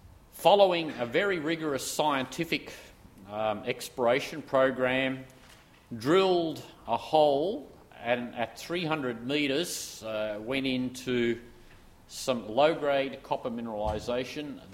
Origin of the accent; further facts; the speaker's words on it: Australia; As an Australian